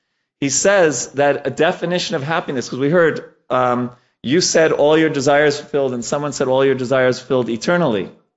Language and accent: English; New York, United States; now in Dallas, United States; I was 12 years old, and a young 12-year-old's dream came true, right? That I grew up in New York